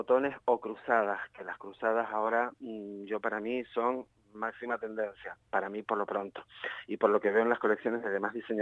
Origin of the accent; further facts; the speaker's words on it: Spain; la capa española, porque soy español